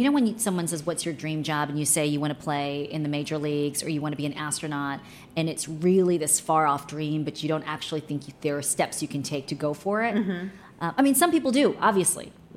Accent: Maryland, United States; I'm a total local girl.

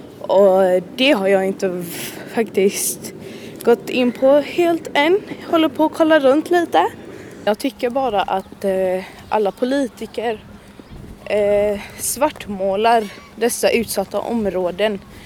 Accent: Gothenburg, Västra Götaland County, Sweden; Jag är 18 år. Jag är född och uppvuxen i Hammarkullen, har bott där hela mitt liv.

